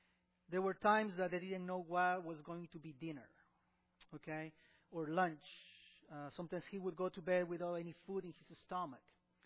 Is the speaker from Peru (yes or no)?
yes; Peru; I also had a family tradition growing up in Peru.